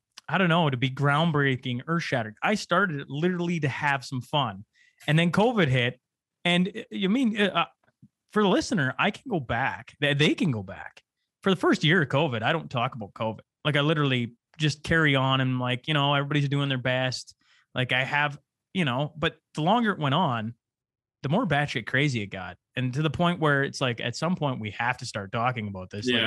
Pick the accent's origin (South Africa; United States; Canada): Canada; I traveled the world as a Canadian. I was very proud to be Canadian.